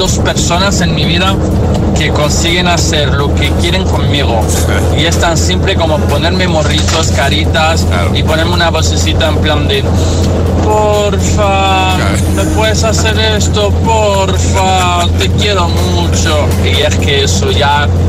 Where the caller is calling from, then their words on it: Madrid, Community of Madrid, Spain; de Madrid.